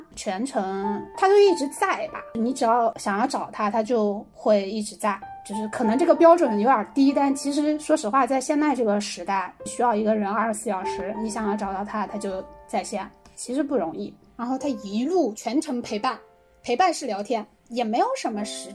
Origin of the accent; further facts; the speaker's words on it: southern China, China; 作为一个南方人，我又没有见过东北的那种雪